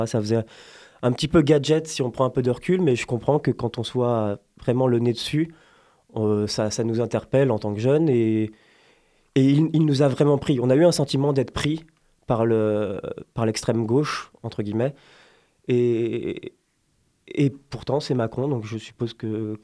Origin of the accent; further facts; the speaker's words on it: Corsica, France; moved away as an adult; De Corse, de la Haute-Corse.